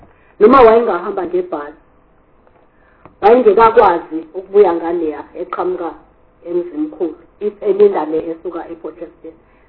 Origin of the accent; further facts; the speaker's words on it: Harding, KwaZulu-Natal, South Africa; I'm from Harding.